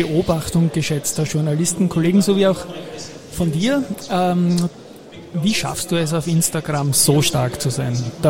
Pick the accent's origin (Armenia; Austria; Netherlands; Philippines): Austria; Und ich habe als Österreicher natürlich noch die Frage